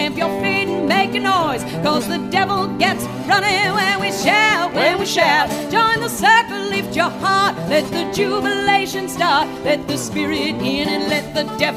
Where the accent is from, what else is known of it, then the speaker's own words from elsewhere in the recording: Northeast, United States; a lot of people ask us this question about growing up in the Northeast and now playing music that's deeply rooted in the South.